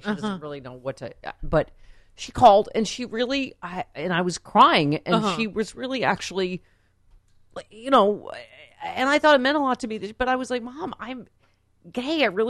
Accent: Lockport, New York, United States; I'm not from there. I grew up in Lackport, New York, which is up in transit from Cheektowaga, Lackawanna, and Tanawande outside Buffalo.

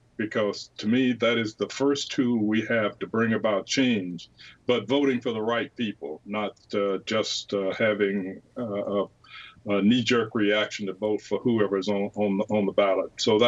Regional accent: Georgia, United States; growing up in the South near the Atlanta area.

